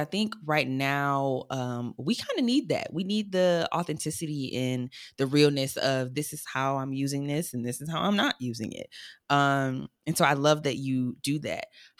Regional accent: Michigan, United States; Like I'm originally from Michigan, so I'm like, when would I ever?

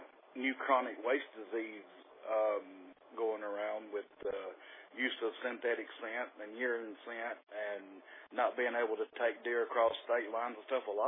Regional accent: Mississippi, United States; now in Alabama, United States; Rex is a great guy, and I'm originally from Mississippi. I've just been moved to Alabama about 9 years, so my roots are actually in Mississippi.

